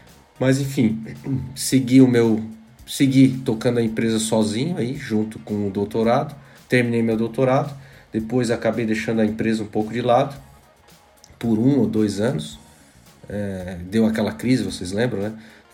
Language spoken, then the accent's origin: Portuguese; Criciúma, Santa Catarina, Brazil; eu sou natural de Criciúma, né? Vivi a minha vida toda em Criciúma, perto de Florianópolis, ali de Santa Catarina.